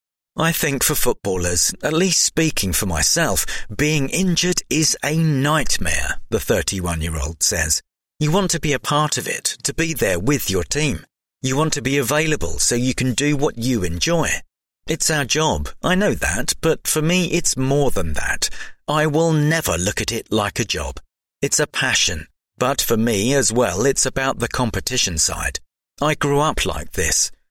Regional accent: Portugal; my father works for my hometown council back in Portugal.

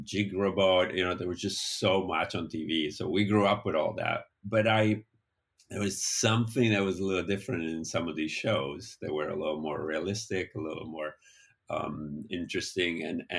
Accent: Italy; So I grew up in Italy in the 80s

